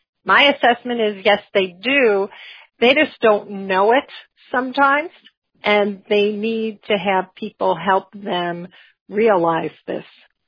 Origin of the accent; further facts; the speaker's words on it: Chicago, Illinois, United States; and I'm from Chicago